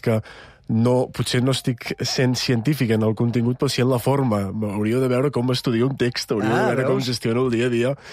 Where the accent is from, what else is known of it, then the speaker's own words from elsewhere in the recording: Vic, Catalonia, Spain; born there; nosaltres, jo i els meus germans, som nascuts tots a Vic.